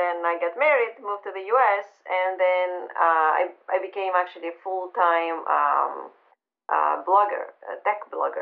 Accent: Athens, Attica, Greece; moved away as an adult; also born or lived in Germany / United Kingdom; now in United States; I was born in Athens, Greece, and grew up there until the age of about, I don't know, 24, I think, and then I moved I lived actually in Europe, in Germany, UK, worked in UK for a few years

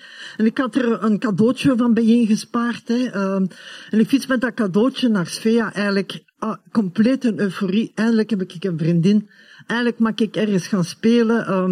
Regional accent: North Rhine-Westphalia, Germany; accent: Cologne dialect; first language German; Dutch is a second language; Op dat moment was dat ideaal, dat mijn Duits mijn moedertaal was. En niet alleen Duits, ook dat Keuls dialect.

